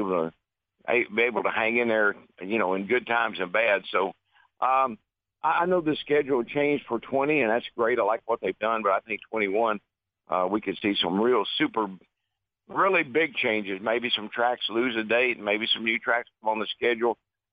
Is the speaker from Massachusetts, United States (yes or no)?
no; Owensboro, Kentucky, United States; moved away; also born or lived in Franklin, Tennessee; When I was growing up in Owensboro, racing go-karts and then hobby cars, and I moved to Franklin, Tennessee to be able to race to fairgrounds.